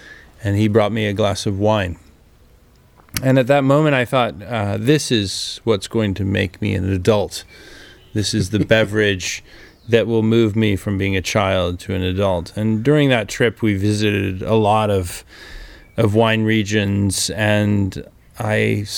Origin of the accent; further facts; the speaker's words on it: Eugene, Oregon, United States; Eugene, Oregon.